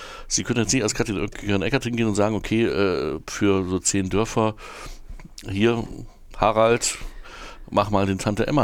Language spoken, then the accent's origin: German; East Germany, Germany; aber wir sind beide in der DDR aufgewachsen